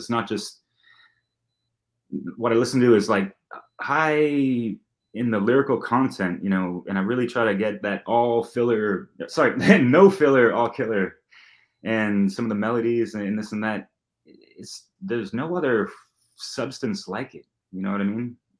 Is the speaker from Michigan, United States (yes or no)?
no; San Francisco, California, United States; Growing up in the Bay Area of San Francisco, there's more artists than I can name